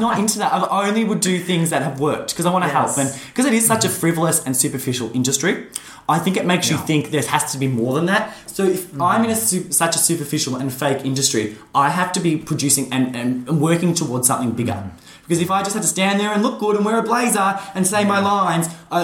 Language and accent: English; Victoria, Australia; I grew up outside of Melbourne in a small town, and I was always restricted.